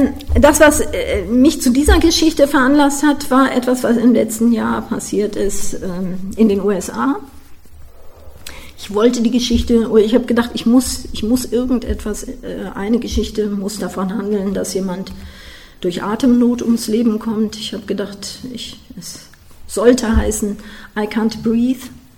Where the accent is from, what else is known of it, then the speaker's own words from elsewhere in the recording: Cologne, North Rhine-Westphalia, Germany; now in Leverkusen, Germany; Ich komme ursprünglich aus Köln, deswegen lag das nahe, dass man mich gefragt hat, ob ich aus Köln was mache, aber mittlerweile bin ich so eine Hybrid-Kölnerin. Man nimmt ja neue Begriffe immer auf. Also ich lebe eigentlich in Leverkusen